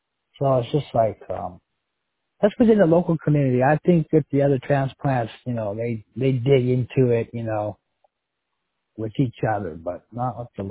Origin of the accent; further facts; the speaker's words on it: Hawaii, United States; also born or lived in Venice Beach / Pico Rivera; Yeah, I grew up in Hawaii, but my mom and dad, well, we started in Venice Beach, up at Westminster and Whittier Boulevard when I was little.